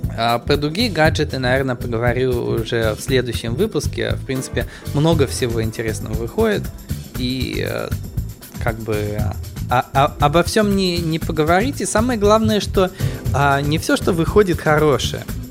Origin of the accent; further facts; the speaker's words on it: England, United Kingdom; now in Russia; меня вырастили на французском вине и вообще на французской культуре, несмотря на то, что я рос в Англии.